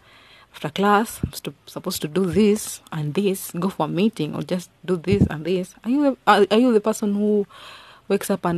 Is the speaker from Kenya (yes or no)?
yes; Kenya; first language Luo; In Swahili, we say asante. In my mother tongue, we say erokamano.